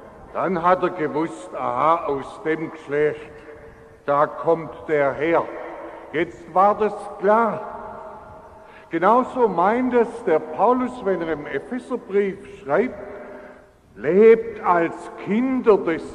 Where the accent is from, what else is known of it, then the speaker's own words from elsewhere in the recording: Rüth, Baden-Württemberg, Germany; wenn bei uns zu Hause, ich bin ja in Rüth aufgewachsen, wenn da ein Älterer getroffen hat